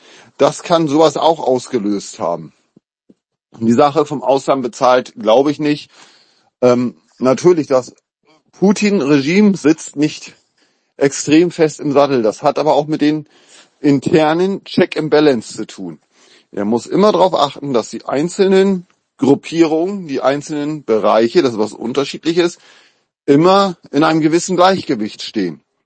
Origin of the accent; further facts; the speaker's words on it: Germany; der hat für uns ja als Deutsche schon eine positive Bedeutung.